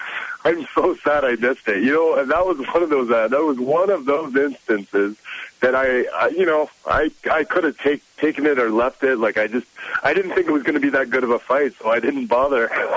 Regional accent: Calgary, Alberta, Canada; also born or lived in Cedar Falls, United States; My parents moved up to Canada when I was really young. So I was 1 year old when I moved up to Calgary. And, so I've been here ever since.

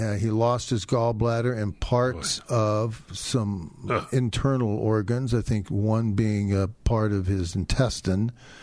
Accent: United States; And I'm not going anywhere, where being an American isn't going to be the best thing you can be.

